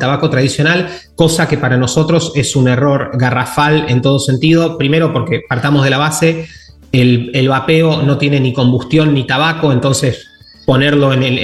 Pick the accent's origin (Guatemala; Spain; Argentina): Argentina; yo soy argentino